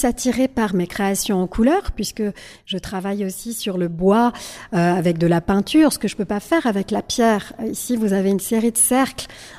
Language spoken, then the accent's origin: French; Paris, Île-de-France, France; born there; Ensuite vous avez ici ma ville de naissance qui est Paris, donc je suis parisienne d'origine